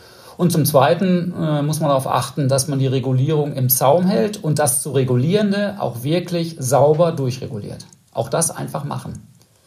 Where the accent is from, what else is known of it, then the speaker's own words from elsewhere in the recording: North Rhine-Westphalia, Germany; für mich als Westfale